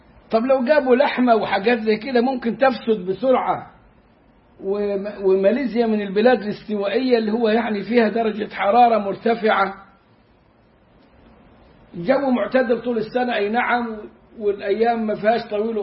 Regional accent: Egypt; moved away as an adult; أنا لما طلعت من مصر في عهد الانقلاب رحت السعودية المدينة المنورة أستاذا زائرا

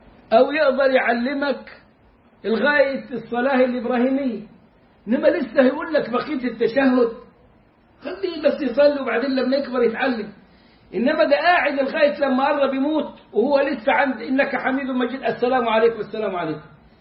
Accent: Egypt; accent: Egyptian; زي لهجتنا احنا كمصريين

